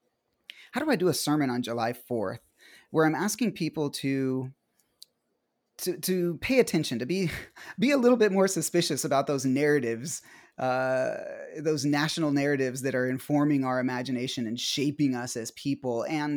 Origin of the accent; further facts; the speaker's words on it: Mexico; now in United States; I feel allegiance to the country where I grew up in Mexico